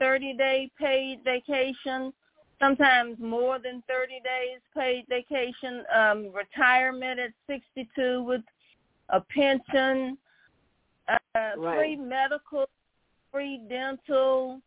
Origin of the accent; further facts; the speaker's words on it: Mississippi, United States; now in Dallas, United States; Well, when I came from Mississippi, the blue laws evidently were not in place because we used to be able to shop, you know, on Sundays and buy alcohol stuff on Sundays. Well, I come to Dallas